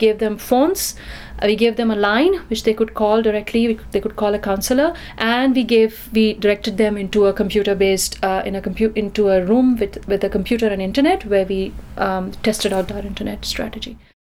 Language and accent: English; India; I grew up in India